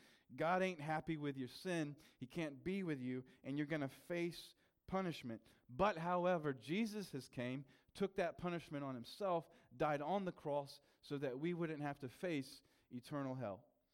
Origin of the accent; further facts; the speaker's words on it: South Carolina, United States; But we are from South Carolina. We lived 3 decades in South Carolina. All our family, all our friends are there.